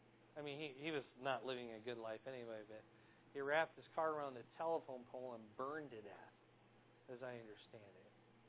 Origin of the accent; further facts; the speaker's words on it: Fort Dodge, Iowa, United States; I grew up in Fort Dodge, the church there, and they attended church.